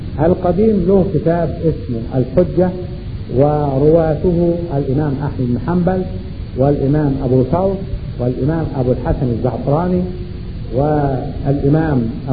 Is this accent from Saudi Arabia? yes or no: no; Upper Egypt, Egypt; وده موجود عندنا في الصعيد